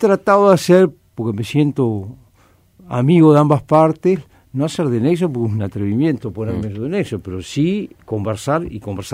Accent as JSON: {"language": "Spanish", "region": "Cerro Largo", "country": "Uruguay", "said": "yo, si bien soy de Cerro Largo y tengo una íntima amistad con el intendente Cerro Largo, he venido trabajando durante todos estos años en Montevideo"}